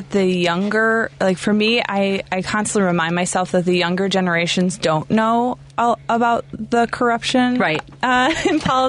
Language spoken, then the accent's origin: English; New York, United States; now in Chicago, United States; I'm not. I'm from New York.